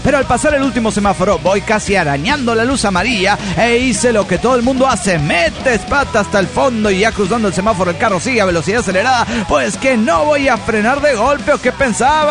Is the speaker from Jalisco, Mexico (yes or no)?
no; Morelia, Michoacán, Mexico; de Morelia, Michoacán, México.